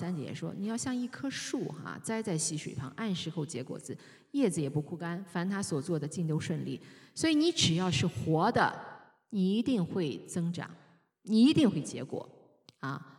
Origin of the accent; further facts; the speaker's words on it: Shandong, China; 有很多人那个像我们山东人一说话嗓门很大